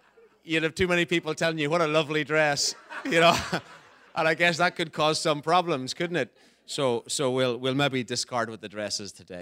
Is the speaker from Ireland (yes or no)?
yes; Ireland; I'm not an American, I'm an Irishman. And I'm proud of being an Irishman